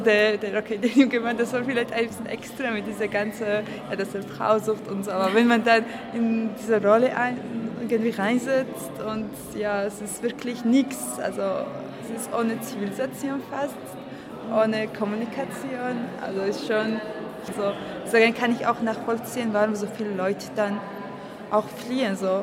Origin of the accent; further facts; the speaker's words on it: Georgia; German is a second language; moved away as an adult; now in Passau, Germany; also ich komme aus Georgien und studiere momentan hier in Passau, mache so Geografie und Tourismus.